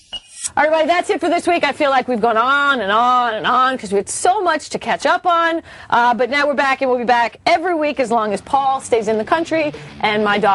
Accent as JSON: {"language": "English", "country": "United States", "tie": "born or raised there", "said": "me, being a proud American, born and raised on American soil"}